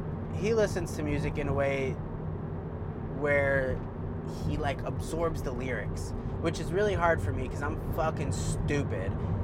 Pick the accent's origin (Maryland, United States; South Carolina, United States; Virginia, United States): Maryland, United States; I'm from Montgomery County. Anyway, I really like … I don't know if it has anything to do with we were both raised basically in the same place, pretty much.